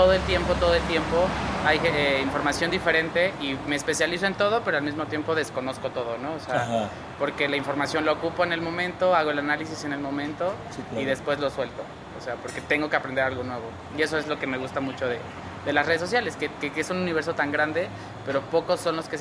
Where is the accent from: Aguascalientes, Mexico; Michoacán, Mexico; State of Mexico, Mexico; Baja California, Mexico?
State of Mexico, Mexico; yo soy del Estado de México, del norte del Estado de México, a hora y media de aquí. Ajá. Entonces, allá crecí, ya estudié